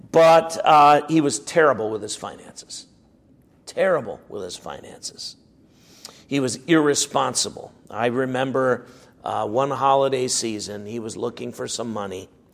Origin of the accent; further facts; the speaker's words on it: United States; now in Canada; And being an American, I may have been a little more skeptical than some of the Canadians were.